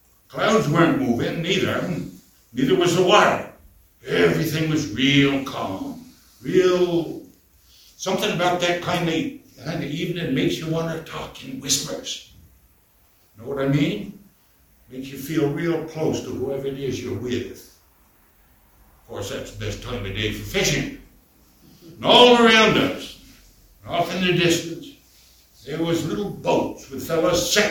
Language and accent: English; Vermont, United States; I was born here in Vermont, and what growing up I've done, I did here.